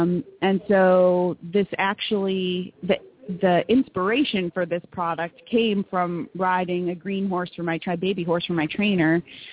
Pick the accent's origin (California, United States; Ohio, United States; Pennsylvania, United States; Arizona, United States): Ohio, United States; Cleveland; now in Atlanta, United States; I'm originally from Cleveland, Ohio